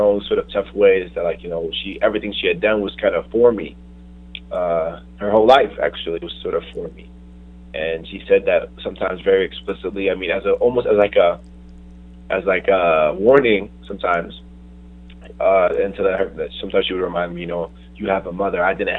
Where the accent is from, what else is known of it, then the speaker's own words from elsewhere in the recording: New York City, New York, United States; my mother's an immigrant from Ghana, and I was born in Queens, I grew up in New York